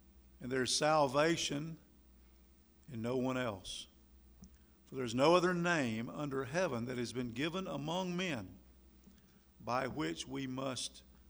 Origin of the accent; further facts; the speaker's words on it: North Carolina, United States; Well, I know from growing up in North Carolina, and we had commercials